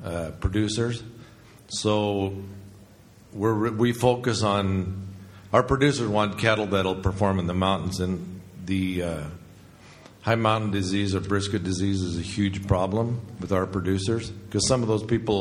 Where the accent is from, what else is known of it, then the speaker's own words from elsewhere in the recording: Colorado, United States; from Northwest Colorado, Moffat County.